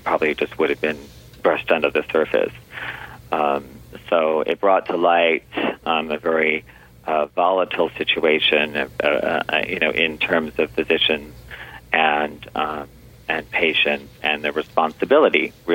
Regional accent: Los Angeles, California, United States; I am from Los Angeles. Yes, absolutely.

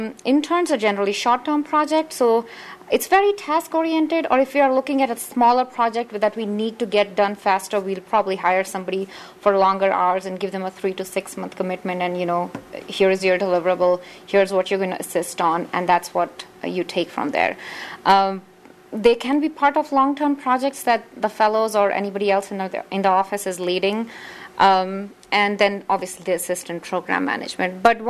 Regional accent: India; Just because I'm from India and Sri Lanka is a neighbor

